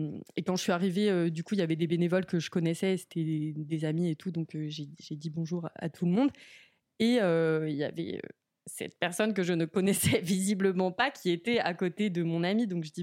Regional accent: Joncherie-sur-Suippes, Grand Est, France; J'ai grandi, donc pour l'ordre, j'ai grandi en Champagne-Ardenne, dans un petit village qui s'appelle Joncherie-sur-Suippes, de 200 habitants.

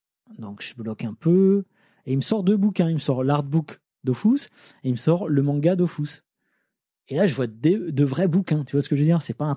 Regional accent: Lille, Hauts-de-France, France; moi je viens de Lille

